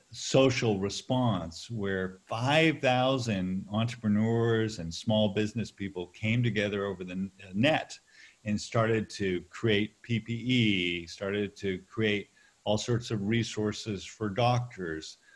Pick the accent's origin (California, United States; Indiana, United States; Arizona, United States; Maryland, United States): California, United States; You know, I'm a Californian.